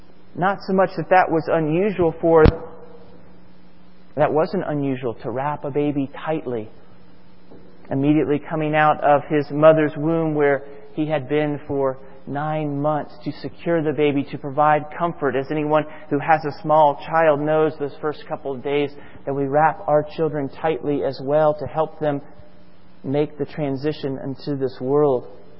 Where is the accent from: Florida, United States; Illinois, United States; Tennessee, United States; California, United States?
Florida, United States; I'm from Florida, and think I've seen at times, though I'm on the other coast, at times remnants of the shuttle going up into the air.